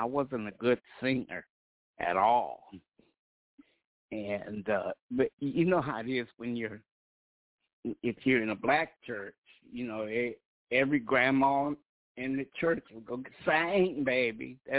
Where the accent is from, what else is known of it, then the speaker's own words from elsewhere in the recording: Detroit, Michigan, United States; also born or lived in Ann Arbor; So though I was born at St. Joe's Hospital in Ann Arbor, we went to Detroit. And that's where I lived for about 6 or 7 years.